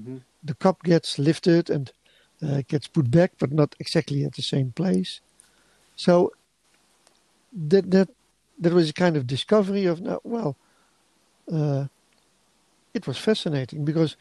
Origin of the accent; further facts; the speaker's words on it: Netherlands; English is a second language; Well, here in the Netherlands, in my hometown, when you go on to the city center on a Saturday, it's almost like COVID isn't existing anymore.